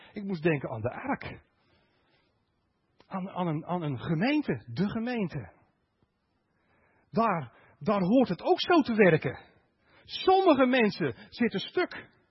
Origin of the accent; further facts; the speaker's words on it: Netherlands; Maar waar ik vandaan kom, dat is bij de Diefdijk.